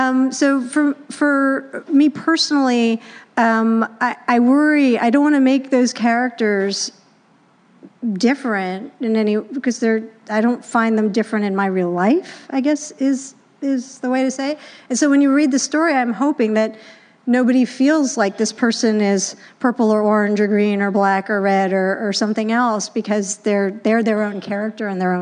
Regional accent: Washington, District of Columbia, United States; now in Los Angeles, United States; Now, I come from Washington, D.C. I live in Los Angeles.

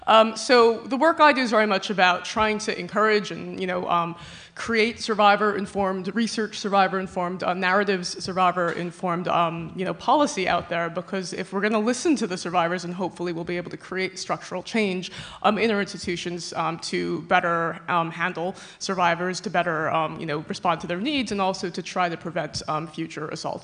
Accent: New Jersey, United States; now in London, United Kingdom; I live in London, by the way, but I'm originally from New Jersey.

